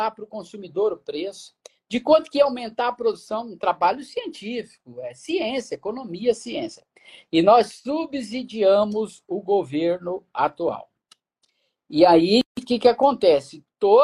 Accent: Minas Gerais, Brazil; born there; Eu nasci numa fazenda em Minas Gerais, a fazenda, para você ter ideia, né? O tanto que ela era distante, que ela se chamava Fazenda Escondida, né?

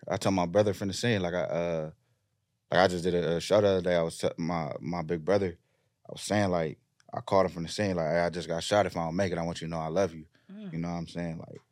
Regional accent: Carson, California, United States; Know, like, I'm from Carson, TDE, started in Carson. My first time on stage … pulled me out the crowd.

